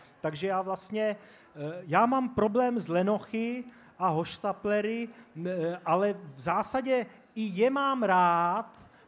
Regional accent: Olomouc, Olomouc Region, Czechia; já sám jsem z Olomouce a baví mě ten kulturní kvas, který tady teď probíhá

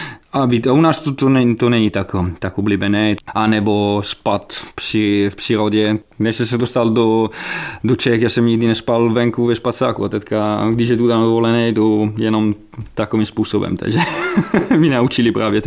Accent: Bergamo, Lombardy, Italy; Czech is a second language; now in Czech Republic; Já jsem mrdý, že jsem z Bergama a pořád jsem mrdý, že jsem Ital, i když tady jsou chci bydlet a možná získat občanství

